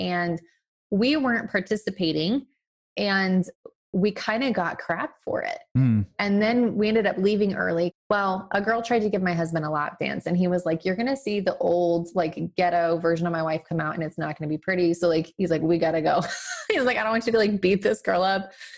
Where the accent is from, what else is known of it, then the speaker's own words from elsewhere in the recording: Colorado, United States; now in Arkansas; I mean, I grew up in Colorado. So it's like everybody I knew was there